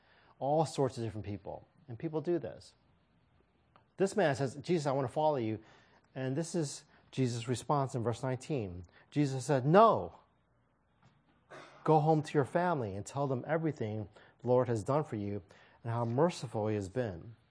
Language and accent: English; St. Louis, Missouri, United States; also born or lived in Kansas City, Missouri; Many of you know I was raised in St. Louis, Missouri, but I wasn't born there. I was born in Kansas City, Missouri, which is on the other side of the state.